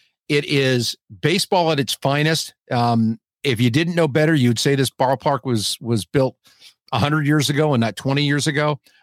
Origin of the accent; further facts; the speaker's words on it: California, United States; Yes, I'm a homer. Yes, I'm a Giants fan. Yes, I'm from the Bay Area.